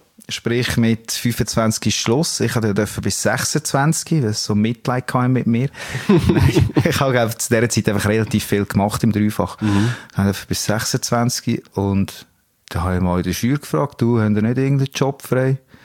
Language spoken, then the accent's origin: German; Lucerne, Switzerland; born there; Ich bin nur ein Papierli-Urner. Das heisst, ich bin in Luzern geboren. Meine Eltern sind einfach Urner.